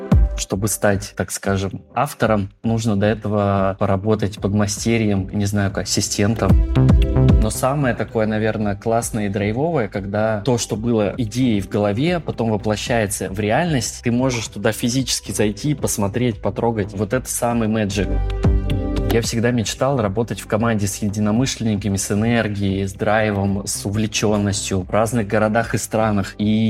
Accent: Novosibirsk, Novosibirsk Oblast, Russia; Театрального вуза в Новосибирске тогда не было, я сам из Новосибирска.

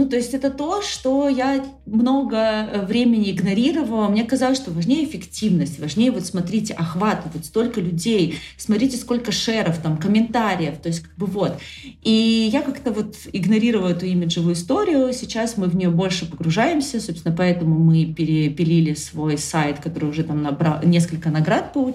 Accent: Krasnodar, Krasnodar Krai, Russia; но вообще я из Краснодара

